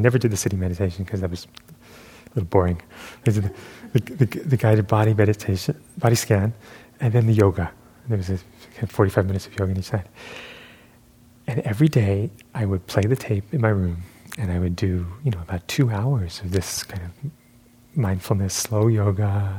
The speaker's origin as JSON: {"language": "English", "town": "Brooklyn", "region": "New York", "country": "United States", "tie": "born there", "said": "I was born in Brooklyn, New York. Anyone from Brooklyn?"}